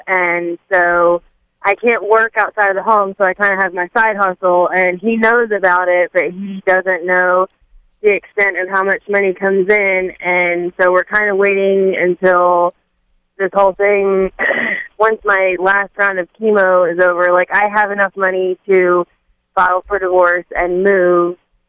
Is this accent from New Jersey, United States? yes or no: yes; New Jersey, United States; So it's funny because I'm actually from New Jersey as well, and I got my license to do nails in New Jersey, but I haven't transferred it here yet because it's so expensive.